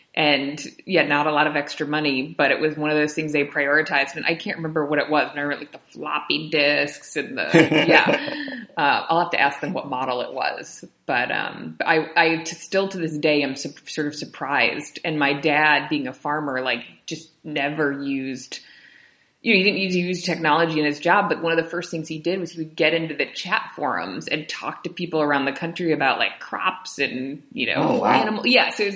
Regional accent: New York, United States; I grew up on a farm in upstate New York. I looked up the population of my hometown the other day. It's 1,000. Like, we didn't have a stoplight.

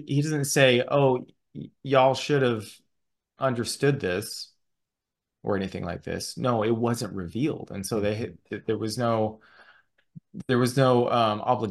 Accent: United States; I'm an American, I live in Washington State, that's part of my identity, right?

